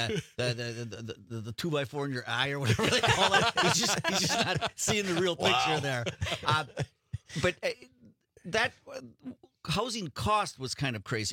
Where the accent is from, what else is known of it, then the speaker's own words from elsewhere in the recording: Two Rivers, Wisconsin, United States; Yeah, I grew up in Two Rivers.